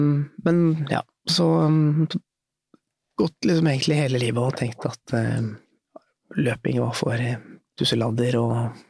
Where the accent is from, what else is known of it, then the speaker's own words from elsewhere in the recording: Oslo, Norway; jeg vokste opp rett i Markagrensa oppe ved Sognsvann, Nordberg